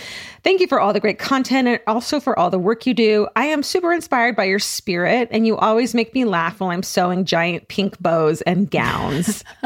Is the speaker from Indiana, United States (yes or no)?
no; Los Angeles, California, United States; But that is my hometown. I'm from LA.